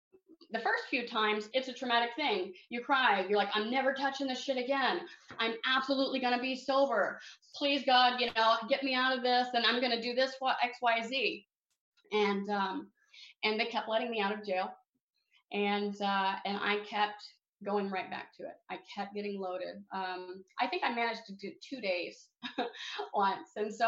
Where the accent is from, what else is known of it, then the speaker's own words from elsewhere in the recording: Oklahoma, United States; I'm born and raised in Oklahoma. And so I was in Oklahoma and they would send me this little detox.